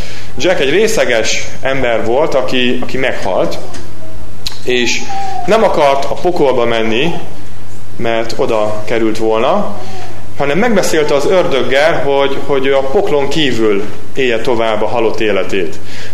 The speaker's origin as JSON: {"language": "Hungarian", "country": "Switzerland", "tie": "born or raised there", "said": "én is csináltam ilyet gyerekkoromban, és Svájcban voltam gyermek, és ott is ennek óriási szerepe van."}